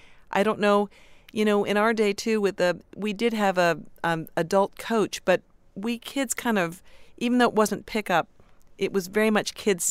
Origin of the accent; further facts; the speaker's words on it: Westfield, New Jersey, United States; now in New York City, United States; Great memories growing up in Westfield, New Jersey